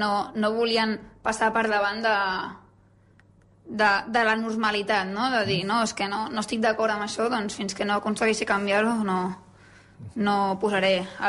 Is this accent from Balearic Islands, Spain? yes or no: no; Sant Pere de Ribes, Catalonia, Spain; Som de Ribes, som de Ribes.